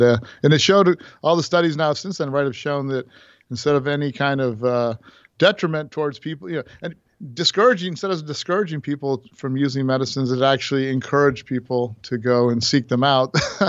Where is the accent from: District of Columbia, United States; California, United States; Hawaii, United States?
Hawaii, United States; also born or lived in Tennessee / Illinois; Yeah, after a couple years in Tennessee, Illinois, my dad got his PhD, and then Tennessee for the first couple years, we moved to Hawaii. And that's pretty much where I grew up.